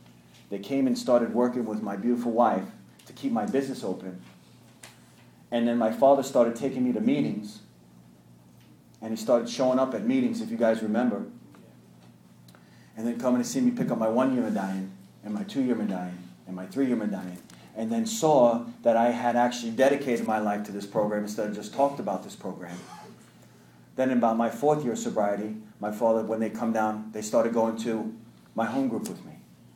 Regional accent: Brooklyn, New York, United States; In my house, we're Italians from New York, originally from Brooklyn.

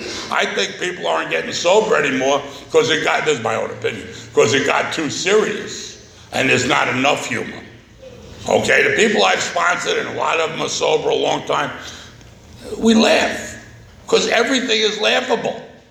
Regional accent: New York City, New York, United States; I'm from New York City, and I'm just so blessed to be a member of Alcoholics Anonymous.

